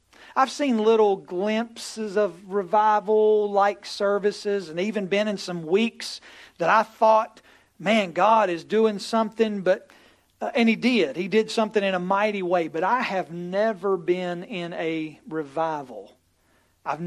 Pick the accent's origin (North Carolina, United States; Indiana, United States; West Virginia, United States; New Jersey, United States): West Virginia, United States; I'm from West Virginia. I know, so they can relate to those West Virginia mountain people.